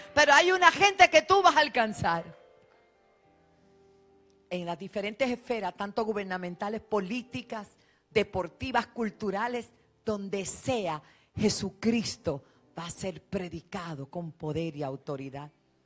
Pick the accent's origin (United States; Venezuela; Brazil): United States; New York; born there; Yo nací en Nueva York.